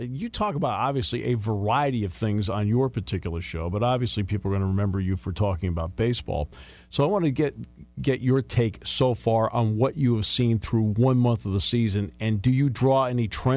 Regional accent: Connecticut, United States; I grew up in Connecticut

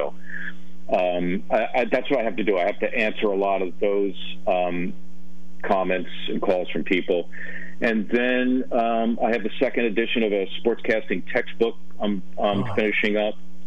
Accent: Philadelphia, Pennsylvania, United States; I'm a kid from Northeast Philly.

